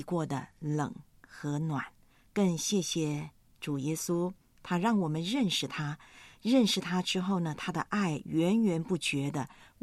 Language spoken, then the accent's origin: Chinese; Taiwan; 因为当时我的老家台湾呢